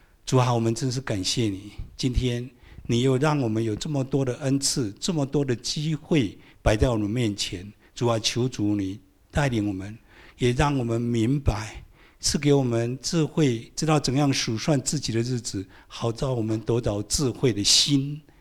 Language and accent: Chinese; Taiwan; moved away as an adult; also born or lived in United States; 我三十岁以前是从小出生在台湾，从来没有去过礼拜堂，也没有听过完整的福音，不认识主。三十一岁在美国信主蒙恩得救了